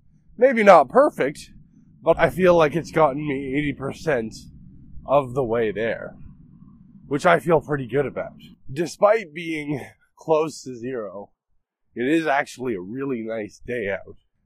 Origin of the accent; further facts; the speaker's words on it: Canada; that's what you get being Canadian.